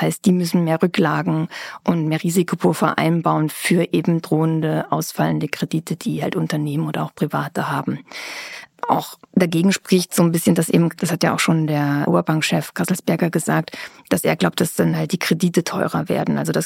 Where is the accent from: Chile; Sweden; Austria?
Austria